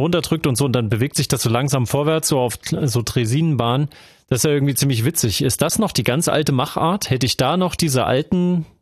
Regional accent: eastern Germany, Germany; DDR-Zeit, da war ich ja Kind, wenn ich ja in meiner Heimatstadt hier am Bahnhof war

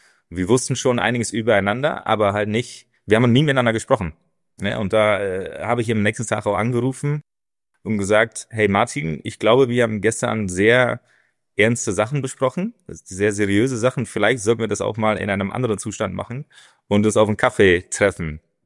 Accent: Netherlands; Also ich habe circa 20 Jahre in Deutschland gewohnt. Wollte da auch mal wieder zurück zu meinen Roots. Wie läuft's denn in Holland eigentlich, ne? Also ich bin ja ein Niederländer.

